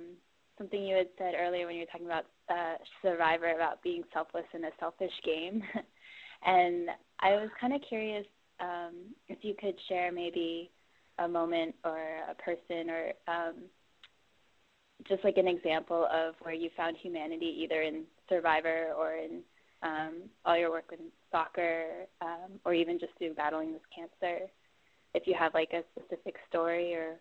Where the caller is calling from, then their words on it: Berkeley, California, United States; I'm calling from Berkeley in California.